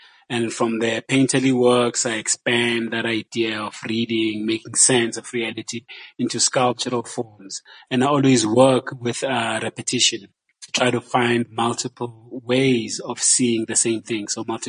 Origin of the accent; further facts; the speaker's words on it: Johannesburg, Gauteng, South Africa; Because I grew up in Joburg.